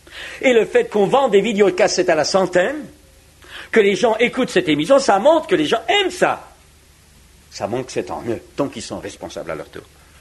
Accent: France; chez nous en France...

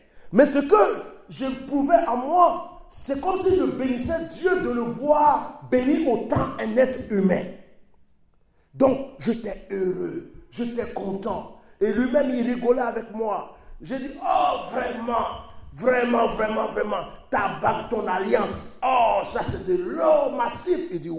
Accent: Côte d’Ivoire; Il y a quelqu'un qui a chanté chez nous en Côte d'Ivoire.

